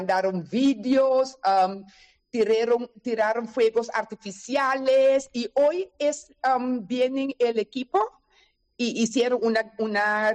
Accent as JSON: {"language": "Spanish", "country": "Curaçao", "said": "Decimos curazoleño, pero entre nosotros decimos Judy Corsou, que es que somos hijos de Curazao. Somos clase aparte."}